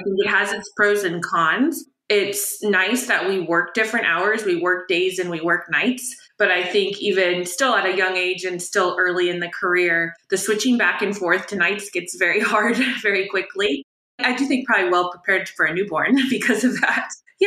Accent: Fullerton, California, United States; I grew up in Southern California, Fullerton, which is just North Orange County.

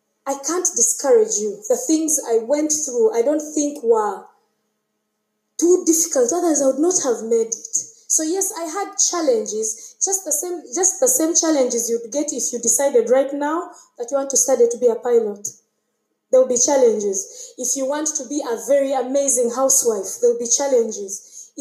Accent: Uganda; The little energy I've used is one I came with from Uganda. I'd eaten sweet potatoes and a lot of maize.

